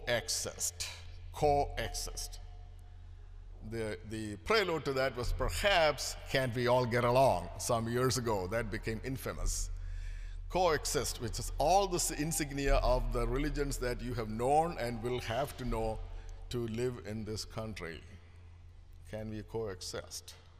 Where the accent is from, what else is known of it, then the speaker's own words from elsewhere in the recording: India; moved away; I was born and raised in India, the land of 85% Hindus and 11% Muslims and a minority of 3%.